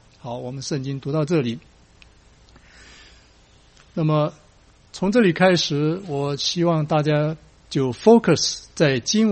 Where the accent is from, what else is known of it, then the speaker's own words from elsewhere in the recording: China; 那么对于我们中国人来说，我们读这一句的时候，我们常常会有一点困惑，至少我个人以前有这个困惑